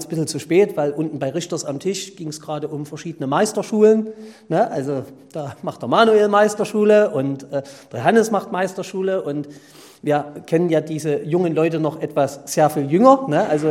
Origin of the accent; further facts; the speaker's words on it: Limbach, Saxony, Germany; wir als Erzgebirgler, Vogtländer, also ich komme aus Limbach im Vogtland